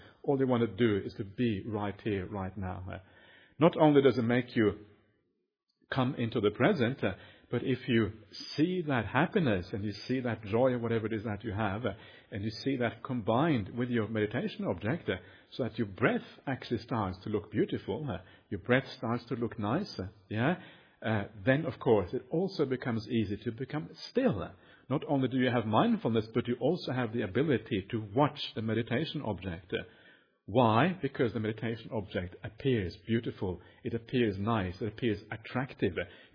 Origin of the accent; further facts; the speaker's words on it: Perth, Western Australia, Australia; Actually, I come from Perth.